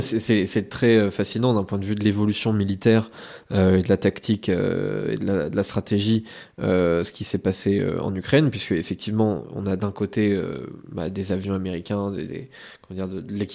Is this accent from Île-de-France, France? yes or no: yes; Paris, Île-de-France, France; moi je suis parisien, donc j'ai l'habitude des travaux